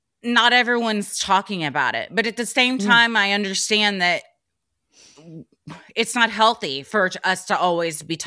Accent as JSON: {"language": "English", "country": "United States", "said": "As an American, if we land in your fucking country and try to take things over, we have no fucking right to do that."}